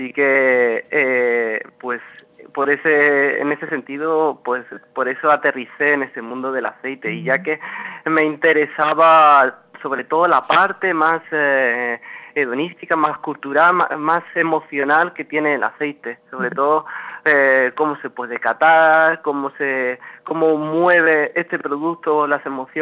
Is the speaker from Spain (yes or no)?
yes; Úbeda, Andalusia, Spain; como bien ha dicho en la presentación, yo procedo de Úbeda.